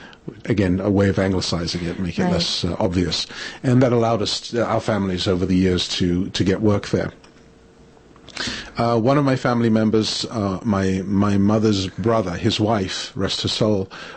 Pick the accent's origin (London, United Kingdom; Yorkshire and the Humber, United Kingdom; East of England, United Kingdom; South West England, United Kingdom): London, United Kingdom; And I was born and raised in London, as I say, in Jewish schools. I went to a Jewish boarding school.